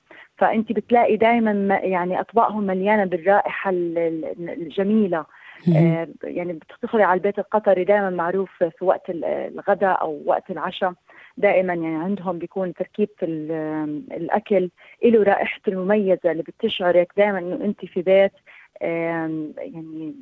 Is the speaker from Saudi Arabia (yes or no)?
no; Doha, Qatar; now in Australia; اصولي فلسطينيه ولكن من مواليد الدوحه، وهذا شيء يعني بفتخر فيه انا